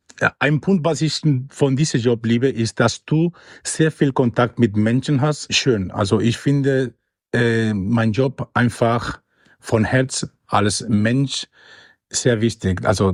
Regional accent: Cuba; German is a second language; bei uns in Kuba wird immer Musik gehört, immer freundlich sein und immer gute Laune.

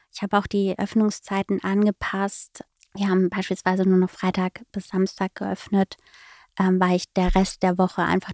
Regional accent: Baden-Württemberg, Germany; now in Berlin, Germany; vor 8 Jahren bin ich nach Berlin gekommen und habe so festgestellt, okay, ich komme ja aus Südbaden, bin mit Wein groß geworden

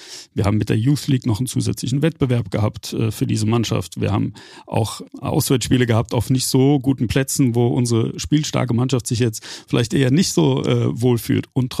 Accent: Frankfurt, Hesse, Germany; ich bin 87er Jahrgang. Dementsprechend bin ich eigentlich auf die Welt gekommen und war meine Heimat der Riederwald.

